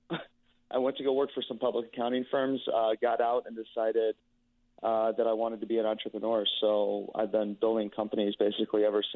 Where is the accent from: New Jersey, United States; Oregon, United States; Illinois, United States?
Illinois, United States; Geneva; So I grew up in Geneva, a suburb of Chicago, kind of an hour west. Went to school at NIU